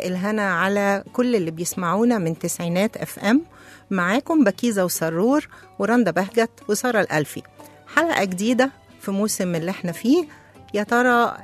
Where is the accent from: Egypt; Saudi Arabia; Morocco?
Egypt; احنا كمصريين، المصري دايما مشهور بجدعنته، مشهور بأخلاقه الحلوة، مشهور بشهامته.